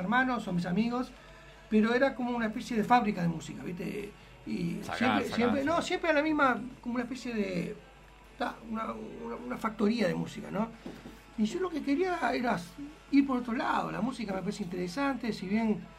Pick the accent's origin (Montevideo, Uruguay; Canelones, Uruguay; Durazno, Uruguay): Montevideo, Uruguay; Pocitos; also born or lived in Costa de Oro; en verdad soy de Pocitos, lo que vendría a ser Pocitos Nuevo, La Mondiola se llamaba antes. Y después, vi muchos años por ahí. Después me fui a vivir a la Costa de Oro, vi en La Guada, vi en Solimar, vi en Shangri-La.